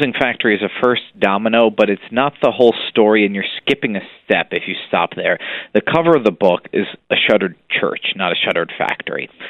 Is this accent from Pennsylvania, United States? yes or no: no; New York, United States; I'm an Irish Catholic from New York, so where I came from, white people were either Irish or Italian.